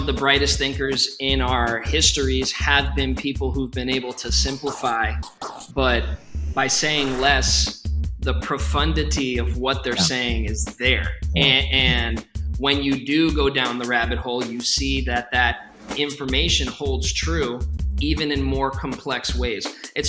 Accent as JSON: {"language": "English", "country": "United States", "tie": "born or raised there", "said": "which is of Colombian descent, but I've gone with … for a very long time, being born and raised in America, you know, so I go with either."}